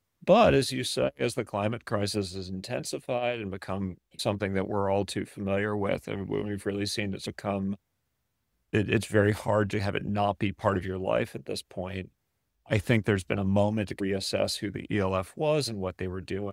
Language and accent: English; California, United States; I grew up on the West Coast, and actually in the Bay Area in Marin County. And I grew up in a Marin County liberal household